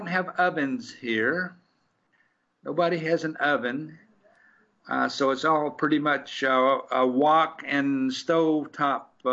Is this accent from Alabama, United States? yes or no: no; Knoxville, Tennessee, United States; You may be able to detect in my accent that I'm an old Knoxville boy.